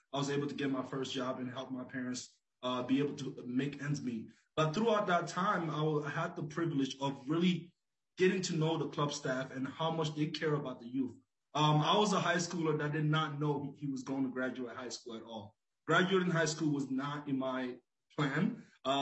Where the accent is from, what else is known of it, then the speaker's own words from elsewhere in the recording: Liberia; now in United States; So I'm an immigrant from Liberia. When I came to the United States, assimilating with the American culture was extremely hard.